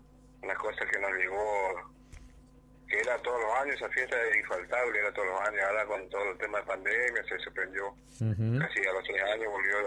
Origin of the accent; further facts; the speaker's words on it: La Cruz, Corrientes, Argentina; nosotros nos nacimos y criamos acá. Estamos criados en la Cruz y ahora tenemos nuestra familia y bueno, nuestros hijos se están formando acá en la Cruz y así. Somos todos cruceños de nacimiento.